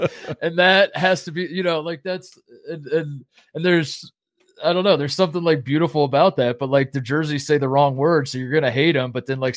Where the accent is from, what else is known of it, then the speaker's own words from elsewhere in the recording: Indiana, United States; I just sense as a kid, you know, growing up in Indiana in a divided house, the Indiana Purdue rivalry was awesome to me.